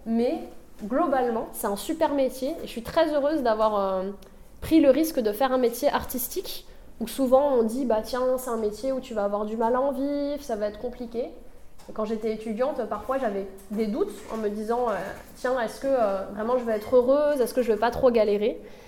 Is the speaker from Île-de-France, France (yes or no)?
yes; Paris, Île-de-France, France; also born or lived in Strasbourg; Bon moi je suis née à Paris, j'ai passé 18 ans à Paris et quand ensuite j'ai fini le lycée et je suis allée faire des études, je suis partie à Strasbourg